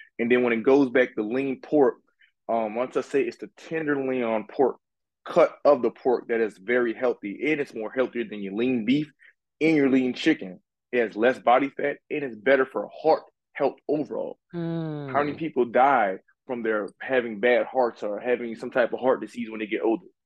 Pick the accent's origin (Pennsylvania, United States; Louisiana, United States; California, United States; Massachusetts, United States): Louisiana, United States; New Orleans; and no, listen, I have a little accent, y'all. I'm from New Orleans, so bear with me here.